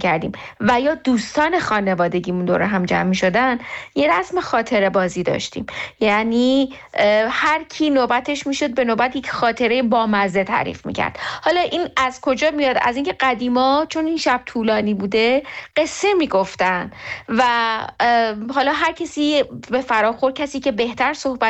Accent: Isfahan, Iran; born there; من اصفهان به دنیا اومدم به خاطر اینکه حالا شغل پدرم اونجا بوده، ولی اصالتا کردم، ولی خب خودمونم در حالا جاهای مختلف دنیا زندگی کردیم.

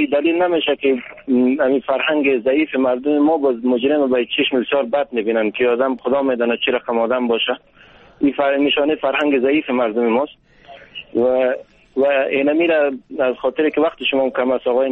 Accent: Bamyan, Afghanistan; now in Kabul, Afghanistan; ما اصید از بامیان هستم، خانه من در کابل هست.

